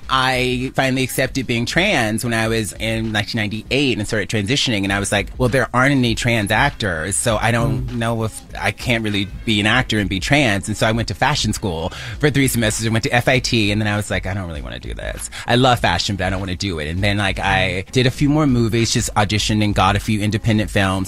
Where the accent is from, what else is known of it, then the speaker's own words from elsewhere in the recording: Mobile, Alabama, United States; It's set in my hometown of Mobile, Alabama.